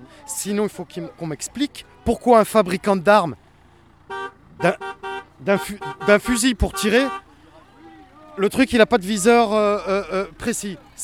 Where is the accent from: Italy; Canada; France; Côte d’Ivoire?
France; Pau, Nouvelle-Aquitaine; Je viens de Pau, dans les Pyrénées-Atlantiques.